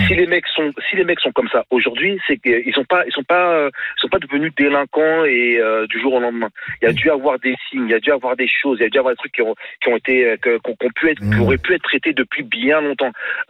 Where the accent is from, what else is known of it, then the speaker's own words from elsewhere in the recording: Île-de-France, France; Moi, je suis du Val d'Oise. J'habite dans la région. Enfin, j'habite dans la région. Je connais Taverny, je connais tout ça.